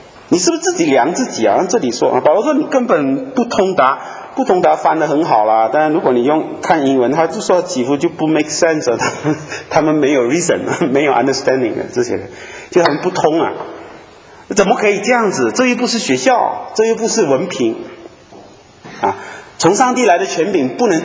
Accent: Malaysia; 在教会长大，我在马来西亚长大嘛，我从我在爸爸的教会一直到我在北美相当长的时间了

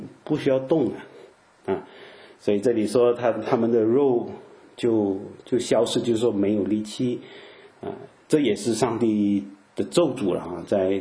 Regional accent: Malaysia; 很小很小的时候啊，在马来西亚的时候，那是一生第一次一种经验了。我们住在教堂啊，就很大的地方，就牧师是住在里面的，我们在那边长大。

